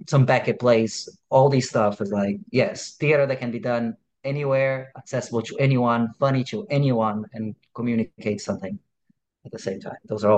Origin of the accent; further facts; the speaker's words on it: Brazil; English is a second language; now in United States; Big inspirations for me growing up in Brazil, as I was preparing to come here with my New York theater dreams, like many people around the world has.